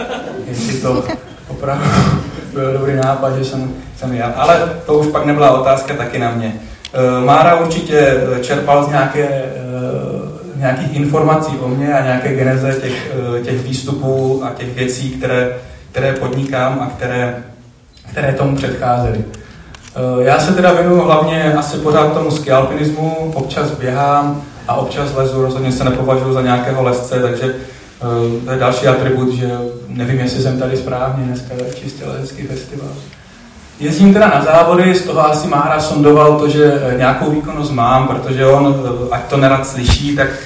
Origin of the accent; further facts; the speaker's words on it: Bystřice pod Hostýnem, Zlín Region, Czechia; já pocházím z Bystřice pod Hostýnem, což je pro vás tady z Prahy už vlastně oblast Malé Asie.